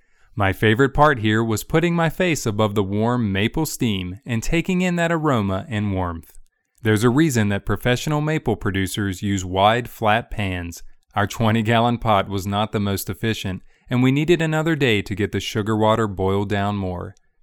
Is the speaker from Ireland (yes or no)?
no; United States; I grew up in Highland County, so I have been familiar with that delicious, sweet, amber-colored treat since childhood.